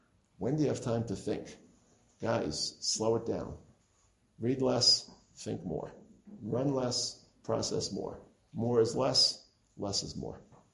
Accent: Brooklyn, New York, United States; I come from Brooklyn.

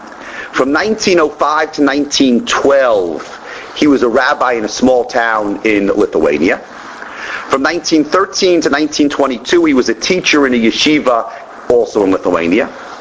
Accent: Washington, District of Columbia, United States; I know when I grew up in Washington, D.C., in the Beis Medrash of the shul, on the door was the Ezras Torah luach.

